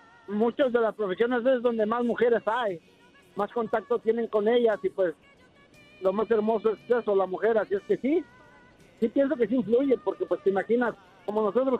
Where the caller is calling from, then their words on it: California, United States; De acá de California, ¿cómo están?